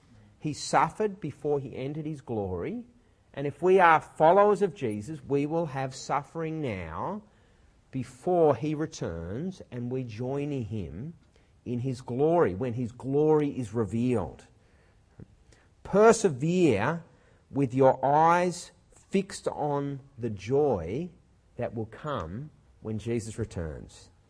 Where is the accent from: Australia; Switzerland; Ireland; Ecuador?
Australia; So growing up in Australia as a Christian, or becoming a Christian in Australia, is far less dangerous.